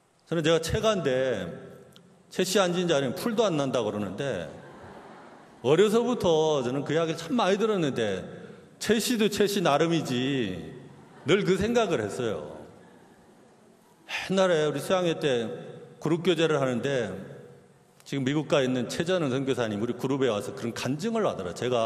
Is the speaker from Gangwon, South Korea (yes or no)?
yes; Gangwon, South Korea; also born or lived in Jeolla; 제 고향은 전라도하고는 거리가 멀어져 강원도인데